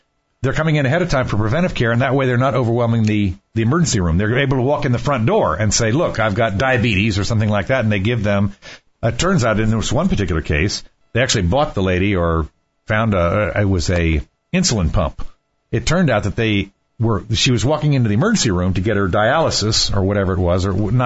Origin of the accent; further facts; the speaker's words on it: Washington, District of Columbia, United States; It doesn't matter as much here in Florida as it did where I grew up in Washington, D.C.